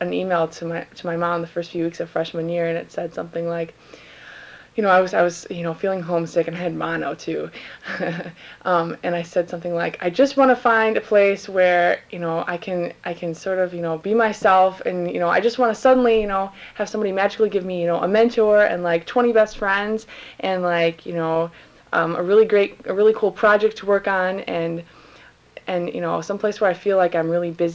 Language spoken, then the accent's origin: English; Portage, Michigan, United States; also born or lived in Kalamazoo; I was born in Kalamazoo, Michigan. Went to Portage Northern High School.